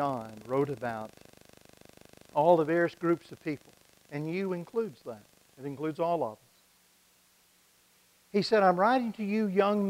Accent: Mississippi, United States; For a little church where I grew up in Mississippi, church of about 70, 75

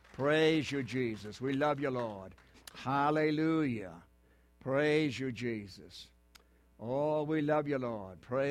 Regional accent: New Hampshire, United States; See, I'm from New Hampshire, man.

